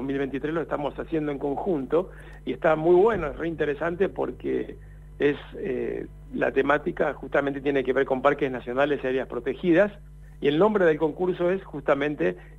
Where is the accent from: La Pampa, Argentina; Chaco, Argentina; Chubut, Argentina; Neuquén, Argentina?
Chubut, Argentina; Esquel; Sí, soy de Esquel.